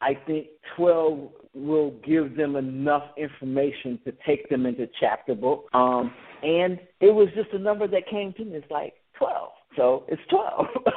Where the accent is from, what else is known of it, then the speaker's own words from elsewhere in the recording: Mississippi, United States; Well, I grew up in Mississippi, and I've listened to country.